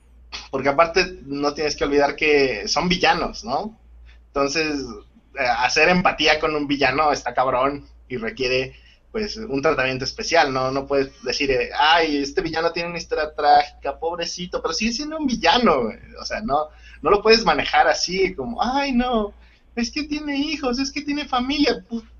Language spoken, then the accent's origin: Spanish; Mexico; tiene que, como buen mexicano, le añades el los las y todas esas cosas.